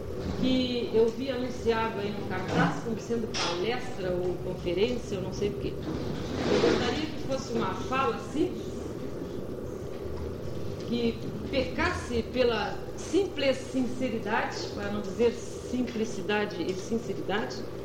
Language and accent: Portuguese; Brazil; eu sou brasileira, casada e feliz. E feliz. Sem idade fixa, ou seja, a idade que convém às circunstâncias.